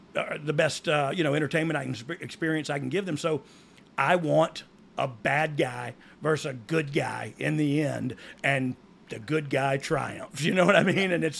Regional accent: Pensacola, Florida, United States; So I had to do Finn – Seth Rollins versus Cody here in Pensacola, my hometown of Pensacola, for the live event because somebody got injured.

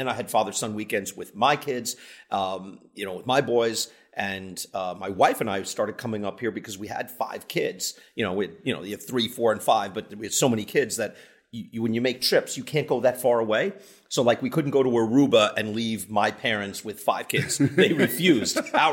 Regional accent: New York, United States; I grew up on Long Island.

